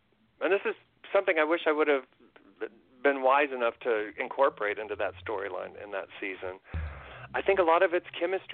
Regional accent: Indiana, United States; I'm from Indiana. I hate asking people for money.

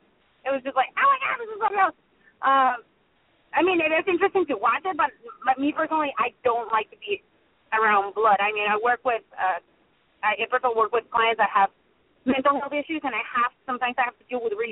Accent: Tijuana, Baja California, Mexico; But I'm from Tijuana, so like we're pretty Americanized, so we say Halloween.

